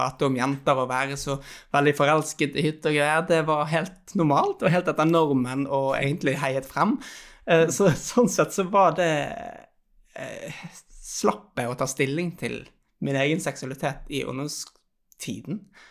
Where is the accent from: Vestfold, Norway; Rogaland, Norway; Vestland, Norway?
Vestland, Norway; Bergen; also born or lived in Levanger; Jeg har vokst opp I Bergen